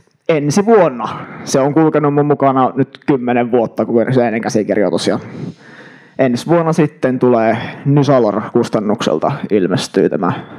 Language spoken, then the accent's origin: Finnish; Eastern Finland, Finland; also born or lived in Tampere; now in Helsinki, Finland; nykyään pakenin tuonne Helsinkiin. Kuukausi sitten alun perin olen Itä-Suomesta.